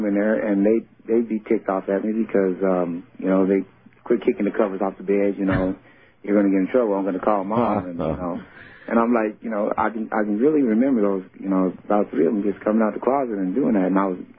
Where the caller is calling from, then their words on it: Salt Lake City, Utah, United States; from Salt Lake City.